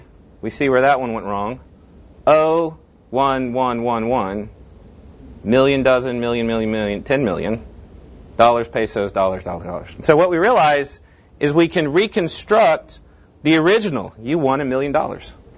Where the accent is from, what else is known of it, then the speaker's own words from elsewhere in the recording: Tennessee, United States; I'm from West Tennessee. It's worse.